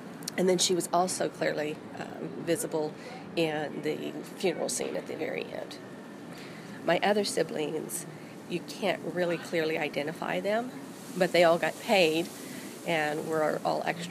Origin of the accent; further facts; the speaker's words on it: Fort Scott, Kansas, United States; born there; I was born in 1963 in Fort Scott. I am the youngest of a total of 8 children that my mother had